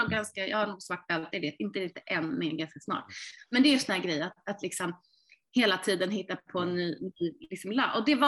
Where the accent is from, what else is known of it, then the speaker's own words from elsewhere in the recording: Stuvsta, Stockholm County, Sweden; det är mitt barndomshem. Ett litet 30-talshus som ligger i beläget i Stuvsta. 10 minuter från Stockholm ungefär, med tåg. Och här har jag vuxit upp